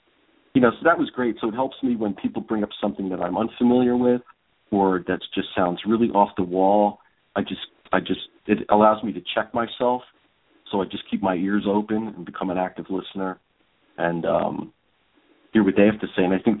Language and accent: English; New Jersey, United States; I mean, I'm from New Jersey. We're born angry anyway.